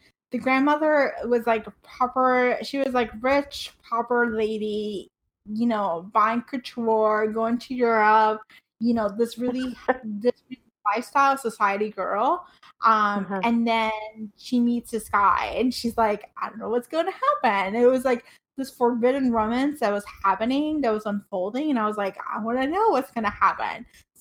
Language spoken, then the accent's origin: English; Puerto Rico; I grew up in Puerto Rico, but most of my friends their parents came from Cuba.